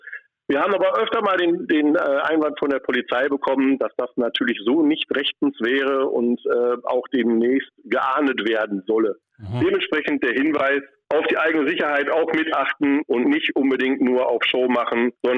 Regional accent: Kevelaer, North Rhine-Westphalia, Germany; ich bin also gebürtiger Kevelarer

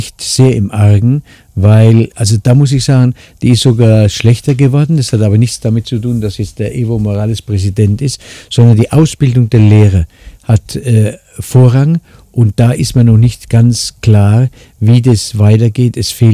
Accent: Germany; moved away as an adult; Es hat so viele Vorteile, Deutschland. Es ist mein Heimatland. Aber dort ist die Gewohnheit 40 Jahre. Würde ich sagen, hier ist mein Heimatland und dort ist meine, was sagt, zweite Heimat, Adoptivheimat.

